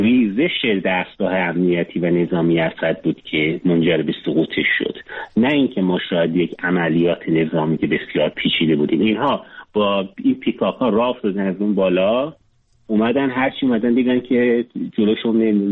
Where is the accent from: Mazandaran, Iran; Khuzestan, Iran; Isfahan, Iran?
Mazandaran, Iran; من خودم مازندرانیم